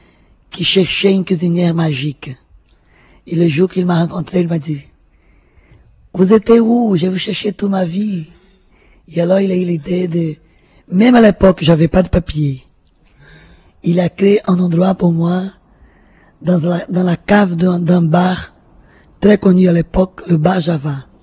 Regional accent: North Brazil, Brazil; comme je viens du nord du Brésil, et là-bas c'est l'influence africaine.

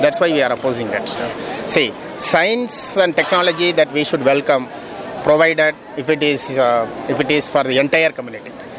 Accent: Tamil Nadu, India; English is a second language; from India, coming from Tamil Nadu, down south state.

